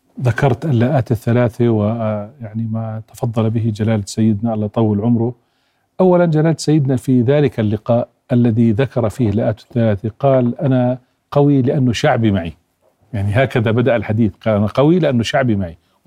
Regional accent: Jordan; إذا كنت أنا أردني ولا أرى بأن الأردن أولا

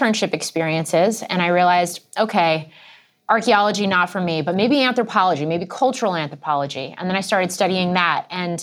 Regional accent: Brewster, New York, United States; I grew up in Brewster, New York, so about an hour and a half north of New York City, and graduated from high school a year early.

